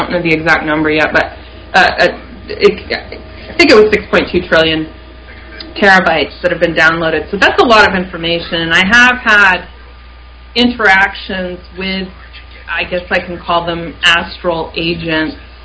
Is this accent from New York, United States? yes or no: no; Athens, Ohio, United States; Shout out to Athens, Ohio. Love it. That's my hometown as well.